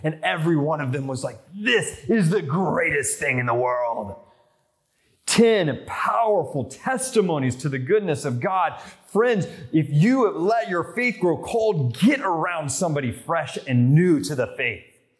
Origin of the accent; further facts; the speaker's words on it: United States; accent: American; also born or lived in United Kingdom; my accent would give me away as an American at everywhere I went.